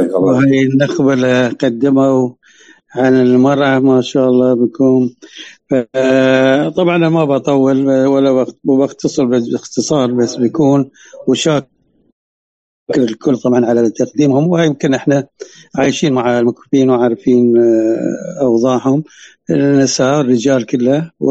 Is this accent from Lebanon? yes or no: no; Bahrain; احنا يمكن بالنسبة لنا كمعاقة يابت اللي عندنا في البحرين